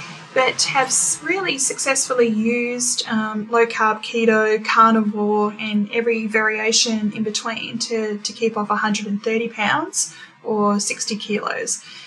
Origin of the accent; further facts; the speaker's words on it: Australia; also born or lived in United Kingdom; now in Bangkok, Thailand; I'm an Australian, actually living in Bangkok, Thailand at this time.